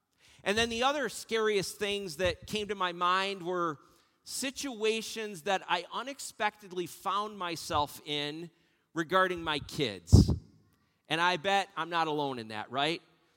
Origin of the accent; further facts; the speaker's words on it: West Valley, New York, United States; Just know that I grew up on Bond Road in West Valley, okay? Which is really between Springville and West Valley. It's this little backcountry road.